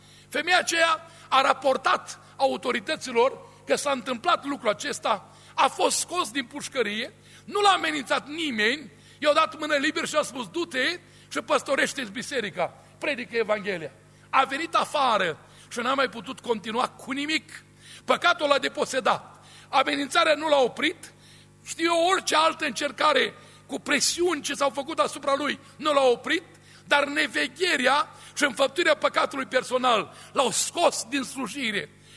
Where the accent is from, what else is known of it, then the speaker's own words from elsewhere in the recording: Romania; noi suntem din România